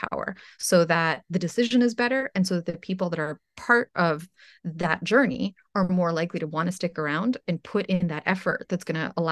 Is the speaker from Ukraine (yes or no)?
yes; Ukraine; moved away; I'm from Ukraine originally.